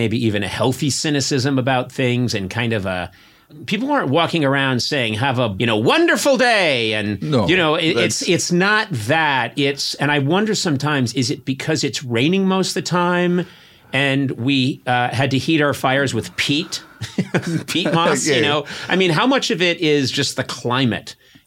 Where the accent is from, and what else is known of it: Scotland, United Kingdom